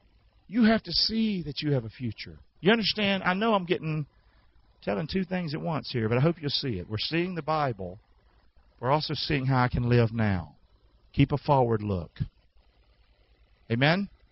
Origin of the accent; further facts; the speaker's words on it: Rockingham, North Carolina, United States; now in Englewood, United States; I'm a pilgrim, guys. I'm from Rockingham. I'm in a strange land down here in Englewood, Florida. Got sand in my shoes now. Are you kidding me? I come from the sticks.